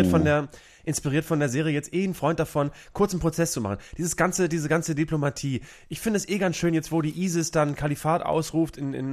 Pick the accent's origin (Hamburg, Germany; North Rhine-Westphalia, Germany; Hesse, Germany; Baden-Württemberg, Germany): North Rhine-Westphalia, Germany; Cologne; Bei uns in Köln gibt's das nicht.